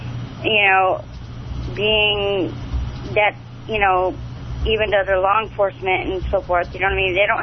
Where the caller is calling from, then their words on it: Fresno, California, United States; Hi, I'm calling from Fresno.